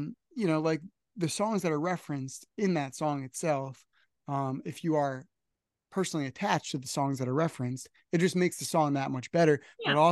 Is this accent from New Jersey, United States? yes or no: yes; New Jersey, United States; New Jersey, which is weird. My like born and raised in New Jersey.